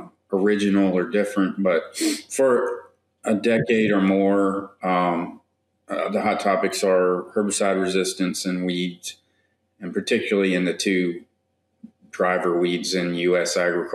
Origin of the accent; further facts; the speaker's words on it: Virginia, United States; because I'm from Virginia and I grew up farming beside David, and he farmed our land some for a while.